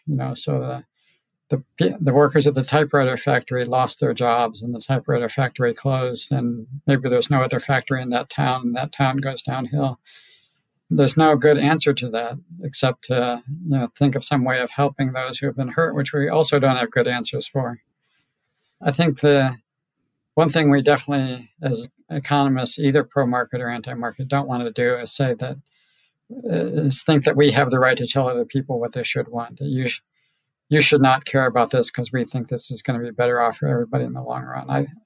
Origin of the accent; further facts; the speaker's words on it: Ohio, United States; my family is from West Virginia and I grew up in Ohio in the farm country, but close to, not far from the Rust Belt.